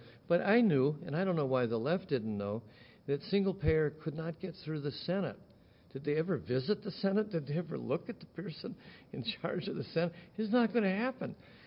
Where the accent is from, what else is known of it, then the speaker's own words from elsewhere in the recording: Wisconsin, United States; also born or lived in Michigan; Irish Catholic, immigration, dispossession, you know, the works. Growing up in Wisconsin and Michigan, my father for Joe McCarthy, my mother for Adlai Stevenson, I had to learn it all myself.